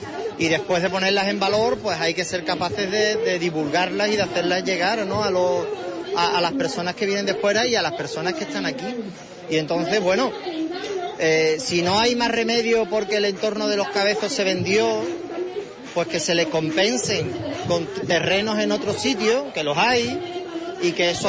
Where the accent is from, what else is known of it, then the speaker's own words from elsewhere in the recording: Huelva, Andalusia, Spain; yo soy de Huelva de toda la vida y los cabezos forman parte de mis señas de identidad.